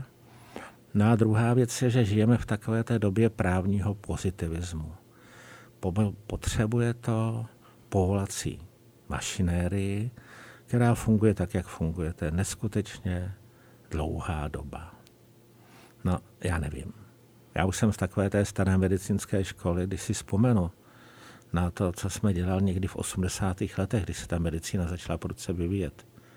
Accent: Bohemia, Czechia; nevýhodou u nás v Čechách je možná to, že my jsme se ještě tedy naši pradědové a dědové moc nectili státní autoritu

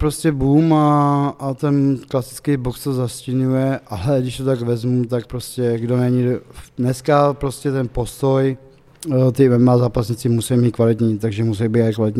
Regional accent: Ústí nad Labem, Ústí nad Labem Region, Czechia; now in Brno, Czechia; jsem tady už 24 let, ale rozhodně jsem Ústečák.

